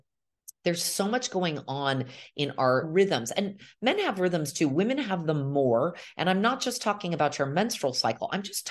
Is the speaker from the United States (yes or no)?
yes; United States; at least my experience growing up in America was very, very focused on this masculine